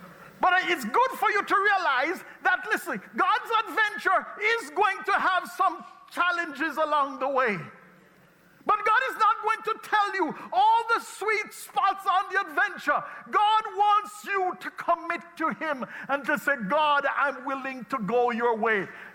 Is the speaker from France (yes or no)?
no; Jamaica; moved away as an adult; now in United States; At that time, the Jamaican economy was blowing up. It was doing so great. We were one of the fastest growing countries in the developing world.